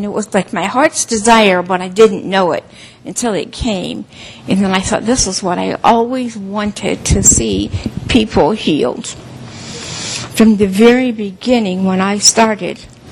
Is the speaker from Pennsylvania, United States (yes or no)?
yes; Pennsylvania, United States; You might be able to identify that with a little bit being from up in this area. I was from Pennsylvania, and I'd never heard the word born again or saved until I was 30 years old.